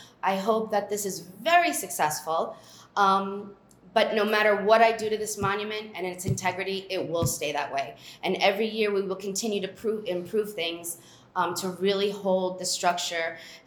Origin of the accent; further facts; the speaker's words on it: New Jersey, United States; Being an American, born and raised in America in New Jersey, one day I was sitting at the Marriott Stellaris, and Jerome was sitting next to me.